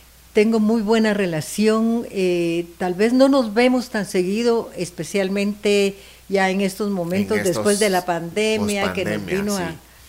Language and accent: Spanish; Zacapa, Guatemala; nadie se va a imaginar que soy de Zacapa, que es más tipo ranchero